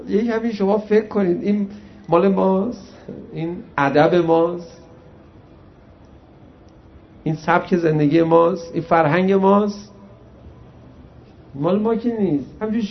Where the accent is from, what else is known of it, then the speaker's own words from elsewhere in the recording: Iran; ما ایرانی هستیم دیگه، احترام بزرگتران رو مثلا حفظ میکنیم.